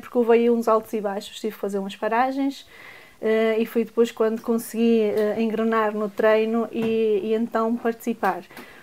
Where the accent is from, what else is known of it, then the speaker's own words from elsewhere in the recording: Madeira, Portugal; also born or lived in Aveiro; now in São João da Madeira, Portugal; Eu venho da Ilha da Madeira.